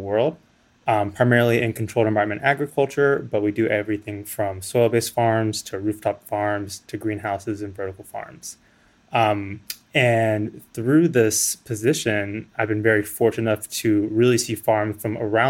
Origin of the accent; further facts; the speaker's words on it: Florida, United States; And, you know, I grew up in South Florida. My home in South Florida had lots of different fruit trees